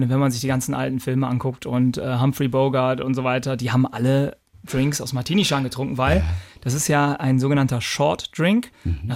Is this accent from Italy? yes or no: no; England, United Kingdom; German is a second language; Ich würde sagen, als Engländer, das ist was zu Tea Time.